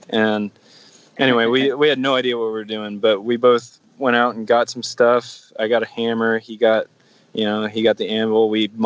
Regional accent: Virginia, United States; Yeah, so I grew up in Virginia near the Chesapeake, in the Chesapeake area

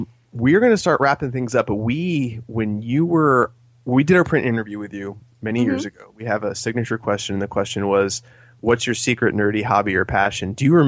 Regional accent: Florida, United States; We grew up in South Florida, and it's actually where they filmed Day of the Dead because the downtown area was abandoned.

